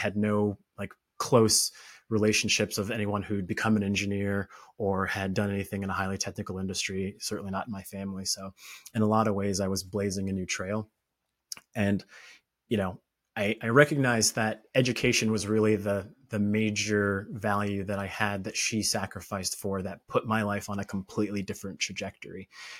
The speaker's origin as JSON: {"language": "English", "town": "Orlando", "region": "Florida", "country": "United States", "tie": "born or raised there", "said": "I grew up in Florida, Orlando, Florida. So, you know, shout out to O-Town."}